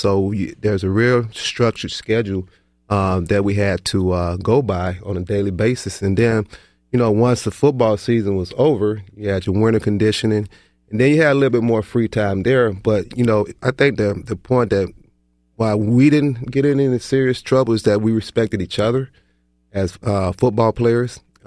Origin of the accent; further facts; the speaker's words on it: Waterloo, South Carolina, United States; I'm originally from South Carolina, you know, a small town called Waterloo and a baby of nine kids.